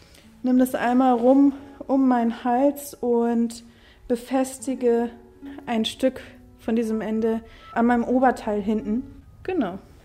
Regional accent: Germany; Und ich war so, ja, ich komme aus Deutschland.

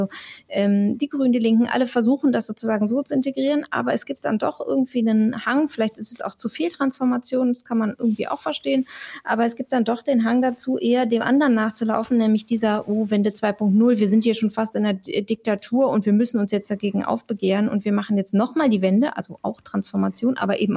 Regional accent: West Germany, Germany; Ich bin ja auch Wessi

